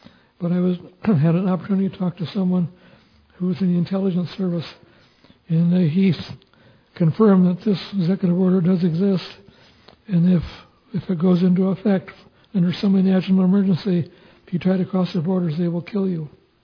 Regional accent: Oxford, Michigan, United States; also born or lived in Davidson; I was born in Davidson, Michigan, but I was raised in Oxford, Michigan. That's where I grew up.

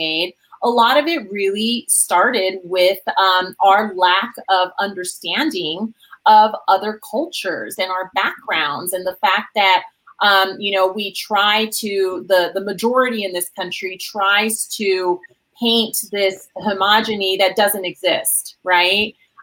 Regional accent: Las Vegas, Nevada, United States; also born or lived in Los Angeles; I'm born and raised. Well, not raised, but born in LA, raised in Vegas. My parents are from Mexico. So I'm second gen.

